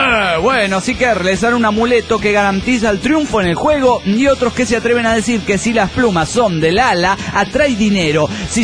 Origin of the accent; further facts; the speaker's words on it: Mexico City, Mexico; now in Austin, United States; siempre fiel escucha el Pollo Doche desde Austin, Texas. Hola … del DF mexicano.